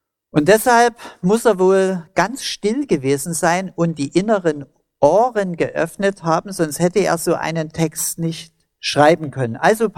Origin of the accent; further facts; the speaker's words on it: Germany; Ich bin als Kind an der Elbe aufgewachsen